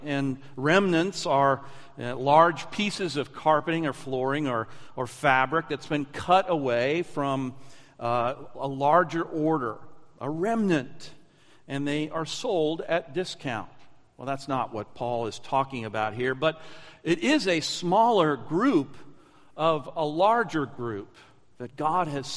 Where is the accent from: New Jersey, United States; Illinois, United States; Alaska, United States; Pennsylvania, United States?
Pennsylvania, United States; Lancaster; I said, well, I'm from Pennsylvania, and my grandparents are from Pennsylvania. And then I told them I was born in Lancaster, Pennsylvania.